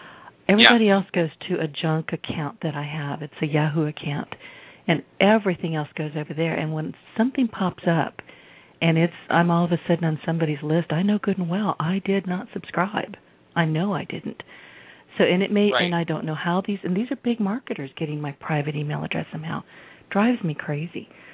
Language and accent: English; the South, United States; I'm from the South.